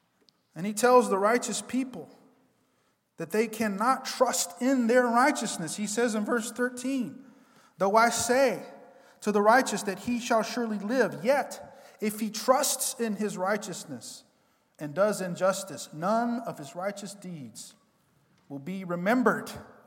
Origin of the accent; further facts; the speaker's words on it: the South, United States; I've heard people say this a lot growing up in the South